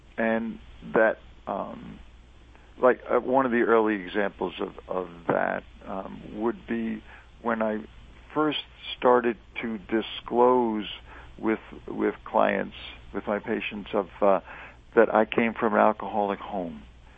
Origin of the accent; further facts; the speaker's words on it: Staten Island, New York, United States; also born or lived in Brooklyn; No, actually, I was born in Brooklyn and lived there until I was 9, and then did most of my growing up on Staten Island, one of the other boroughs of the city of New York.